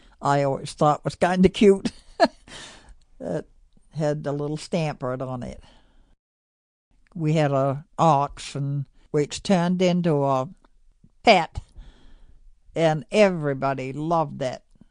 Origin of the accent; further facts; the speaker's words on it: Swan's Island, Maine, United States; also born or lived in North Avon; I grew up mostly here on Swan's Island. First 2-3 months on North Avon, that's where I was born.